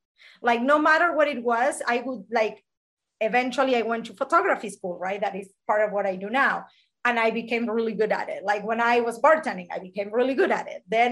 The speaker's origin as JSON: {"language": "English", "region": "Buenos Aires", "country": "Argentina", "tie": "born or raised there", "also_born_or_lived": "Spain", "moved": "as an adult", "said": "So I was born in Argentina. I lived in Buenos Aires until I was 21. So I was a city rat, if you want to call it. Buenos Aires is a huge city."}